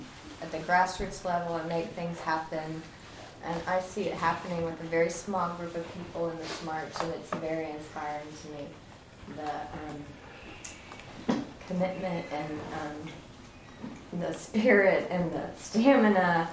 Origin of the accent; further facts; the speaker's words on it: Abilene, Texas, United States; I grew up in Abilene in West Texas.